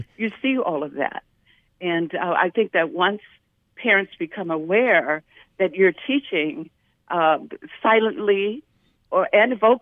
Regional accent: Illinois, United States; now in Gary, United States; And so I came to Gary because I'm originally from Illinois. I came to Gary and or to Northwest Indiana.

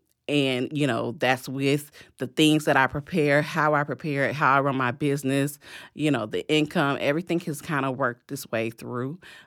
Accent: Tallahassee, Florida, United States; I did grow up in Tallahassee, born and raised in Tallahassee.

